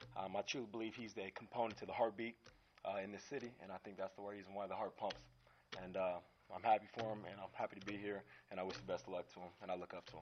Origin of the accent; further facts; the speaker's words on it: West Covina, California, United States; I grew up here in West Covina. I went to Bishop Lamont High School, graduated, and then went to United States Military Academy, also known as West Point.